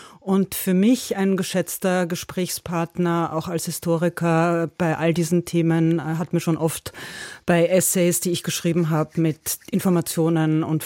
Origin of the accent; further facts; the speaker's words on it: Vienna, Austria; Ich bin fast derselbe Jahrgang wie Hubert Aiwanger. Ich bin in diesen Jahren in Wien zur Schule gegangen